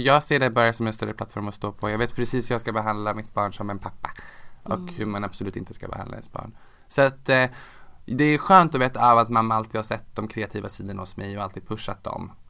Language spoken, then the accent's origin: Swedish; Västervik, Kalmar County, Sweden; born there; also born or lived in Linköping; jag föddes i Västervik, kommer jag ihåg.